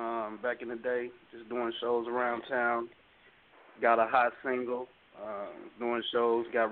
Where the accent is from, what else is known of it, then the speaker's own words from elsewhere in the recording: Huntsville, Alabama, United States; Huntsville, Alabama.